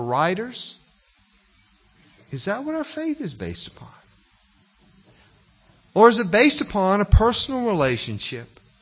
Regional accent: Northampton, Massachusetts, United States; In fact, the church I grew up in Massachusetts was the first church in Northampton, Massachusetts.

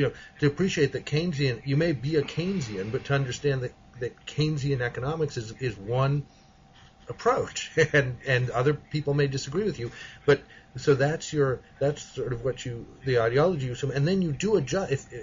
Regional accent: New York, United States; now in Washington, United States; every place I've ever lived, you know, where I grew up in New York, here in Washington

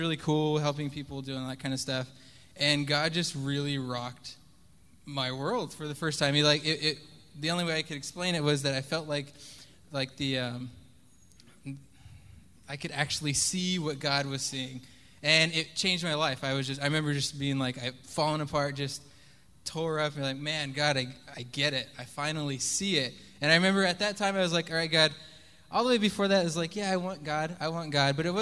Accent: California, United States; because I moved down from Northern California, I just kind of ended up with the cool people.

